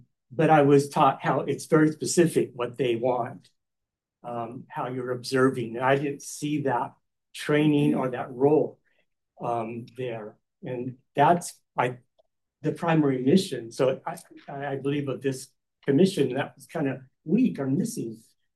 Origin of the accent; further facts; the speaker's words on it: Rancho Mirage, California, United States; from Ranch Mirage.